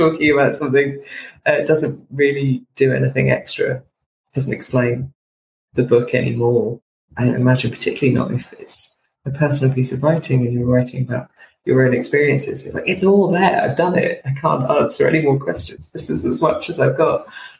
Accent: South West England, United Kingdom; now in London, United Kingdom; I grew up in Devon, so I'm very used to being by the sea, but it's obviously, living in London

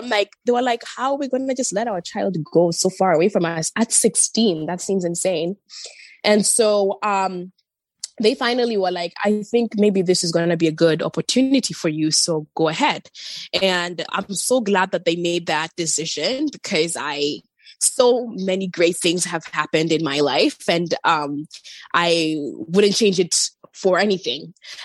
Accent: Kenya; I was born and raised in Kenya and born into a family of two.

